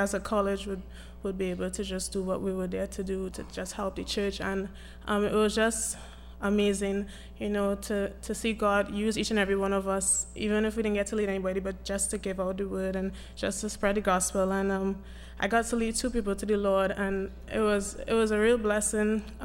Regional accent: Trinidad & Tobago; I'm from Trinidad.

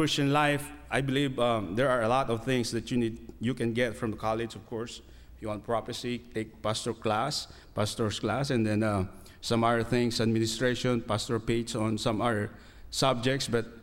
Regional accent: Philippines; I grew up in the Philippines

